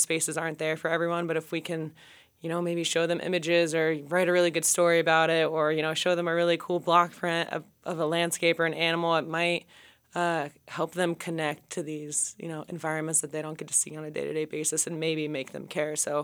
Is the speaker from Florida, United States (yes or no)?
yes; Florida, United States; I have, like, a simultaneous interest in, like, nautical culture, just growing up in Florida.